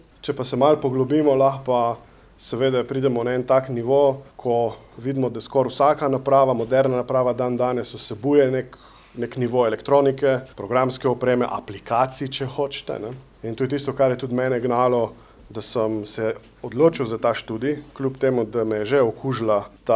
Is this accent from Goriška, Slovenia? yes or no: yes; Ajdovščina, Goriška, Slovenia; jaz sem iz Ajdoščine doma. V Ajdoščini je vedno bil prisoten precej močen aeroklub in športno letališče.